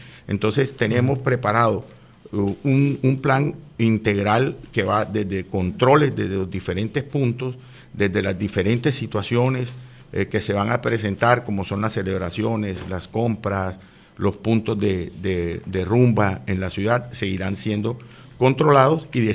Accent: Barranquilla, Atlántico, Colombia; lo importante que es para nosotros como costeños, como barranquilleros, el 7 acá en Barranquilla

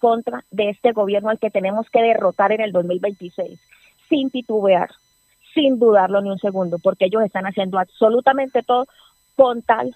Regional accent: Arauca, Colombia; cuando yo hice público mi voto por Gustavo Petro en Arauca, en mi departamento, que ganó Rodolfo Hernández, yo me tuve que esconder 2 meses en mi casa

